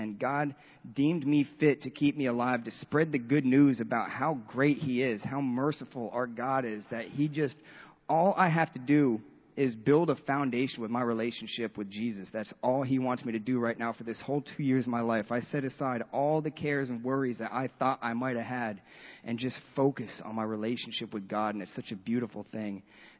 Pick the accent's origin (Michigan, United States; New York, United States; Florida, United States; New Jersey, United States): Florida, United States; Bradenton; I'm 34 years old, and I'm from Bradenton.